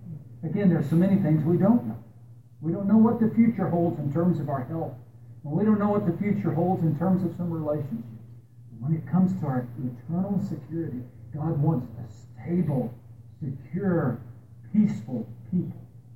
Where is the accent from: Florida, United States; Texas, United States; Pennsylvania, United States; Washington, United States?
Texas, United States; Where I grew up in West Texas, there was a lot of branding that took place with the cattle.